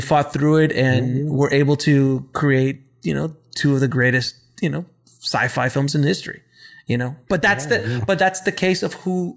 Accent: Miami, Florida, United States; It's so funny because I come from Miami, and that's where I started my production career. And I'm Cuban, so I was raised on Cuban coffee.

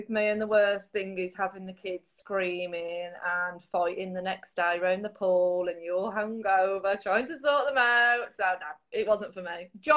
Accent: West Midlands, United Kingdom; I like chips and gravy. I'm from the Black Country. That's up here.

